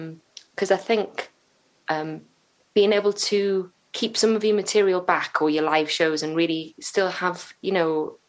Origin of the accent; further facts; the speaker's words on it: Wales, United Kingdom; growing up in Wales